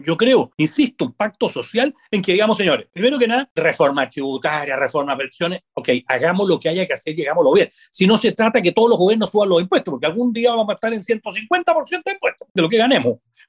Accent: Chile; Hice la pega como chileno

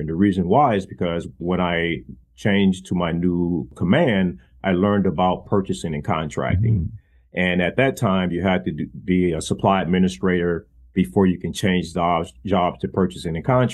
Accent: St. Louis, Missouri, United States; Originally from St. Louis, Missouri.

